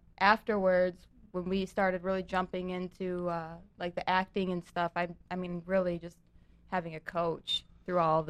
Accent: Romeo, Michigan, United States; I grew up in the Metro Detroit area. I grew up in Romeo, Michigan.

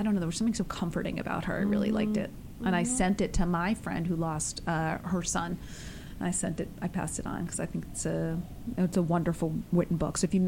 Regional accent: East Coast, United States; now in Los Angeles, United States; Yes, I'm so LA. It's, not even funny because, I'm from East Coast.

